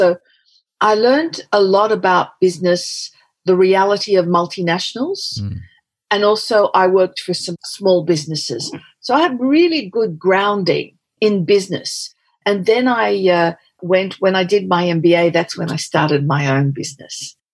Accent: Australia; also born or lived in Casablanca, Morocco; I'm from a migrant family. I was born in Casablanca, Morocco, and we came up to Australia in the late 1950s, very late 1950s. Yeah. And I went to school here, educated, but I've also lived overseas quite a bit.

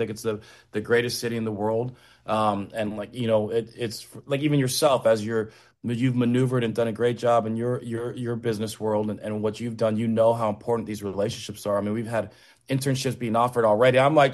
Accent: Los Angeles, California, United States; now in New York, United States; And where I grew up in Los Angeles, you know, it was the same.

